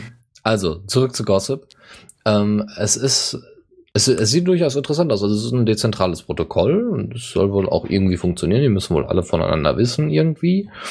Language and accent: German; Bavaria, Germany; Das ist ja bei uns in Bayern, ist das auch so.